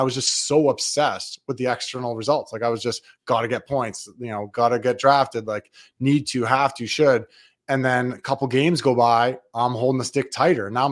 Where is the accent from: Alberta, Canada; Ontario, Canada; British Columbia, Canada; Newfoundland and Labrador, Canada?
Ontario, Canada; North Bay; The hardest part was I'm in my hometown, which is a smaller hometown, North Bay, Ontario, like 50,000.